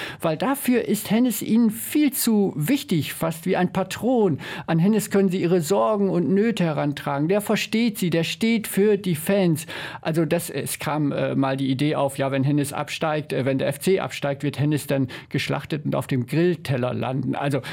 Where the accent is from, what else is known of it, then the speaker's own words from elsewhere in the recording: Northern Germany, Germany; now in Cologne, Germany; als ich vor Jahren nach Köln gezogen bin. Ich komme aus Norddeutschland